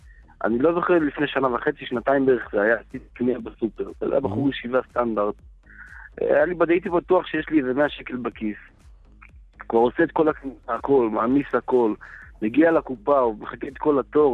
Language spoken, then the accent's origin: Hebrew; Jerusalem, Jerusalem District, Israel; מירושלים גם.